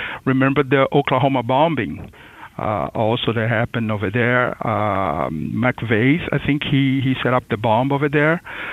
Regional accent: Brazil; now in United States; I'm from Brazil, and I remember the time, the lessons that I learned over here.

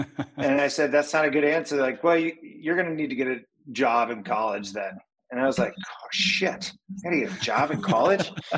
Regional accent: Indiana, United States; You know, I grew up in Indiana, so you're kind of limited as to like the magnitude of the world.

